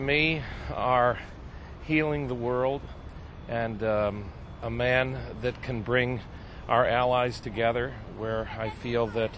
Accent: United States; And for Jews, because I'm an American Jew, Israel is also an issue for me.

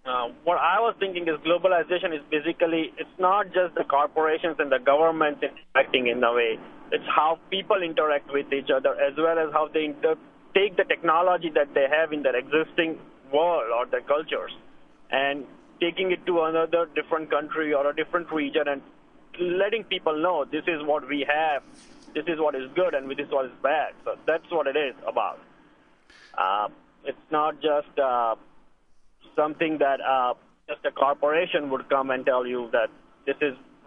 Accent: India; English is a second language; I'm from India originally

